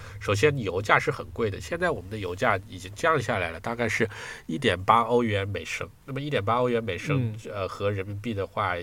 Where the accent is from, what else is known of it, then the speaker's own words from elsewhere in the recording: Hunan, China; moved away as an adult; also born or lived in Beijing / Shanghai / Guangzhou / Changchun; now in Germany; 其实我在中国 很多地方都长期待过哈，比如说我们家是湖南的，所以那我在湖南长期生活过，后来我又在北京、上海、广州都长期生活过，而且我在长春也长期生活过，